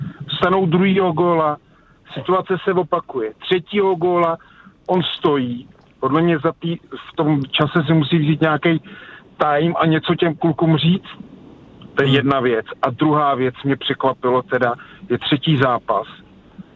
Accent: South Bohemian Region, Czechia; byť jsem Jihočech

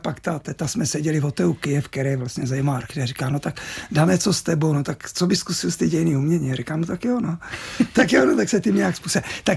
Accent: Znojmo, South Moravian Region, Czechia; born there; tak to mi zase jsem se narodil ve Znojmě

